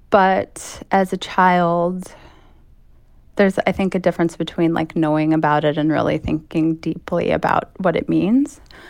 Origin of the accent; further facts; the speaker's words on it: Chicago, Illinois, United States; I'm not from the South originally. I was raised in Chicago, but my dad is from Mississippi. My mom is from Tennessee.